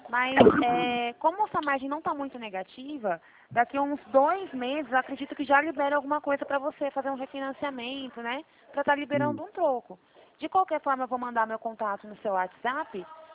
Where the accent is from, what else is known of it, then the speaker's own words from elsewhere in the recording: Campinas, São Paulo, Brazil; Eu sou de Campinas, São Paulo.